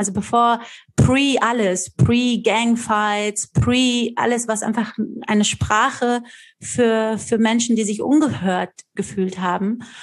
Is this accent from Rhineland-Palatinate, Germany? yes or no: no; Frankfurt, Hesse, Germany; ich bin in Frankfurt zur Schule gegangen. Ja, ich habe, die Story kennt ja jeder bei mir so, wir haben zu dritt in einer Einzimmerwohnung gewohnt, war Asylantenmädchen in Frankfurt-Griesheim, haben davor im Asylantenheim